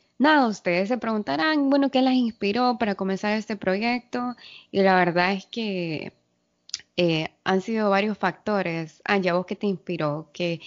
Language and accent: Spanish; Honduras; now in California, United States; como ustedes están preguntando por qué tienen diferentes horas. Bueno, yo estoy en California, pero soy de Honduras, soy hondureña